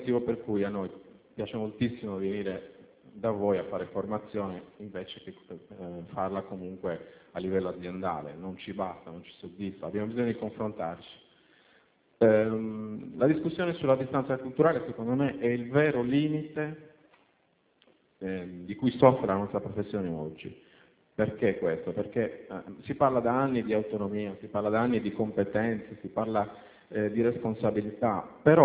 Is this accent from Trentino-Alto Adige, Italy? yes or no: no; Sardinia, Italy; Vengo dalla Sardegna.